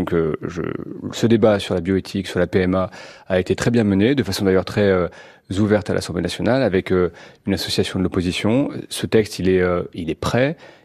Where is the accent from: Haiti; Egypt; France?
France; en tant que Français, j'ai l'optimisme chevillé au corps.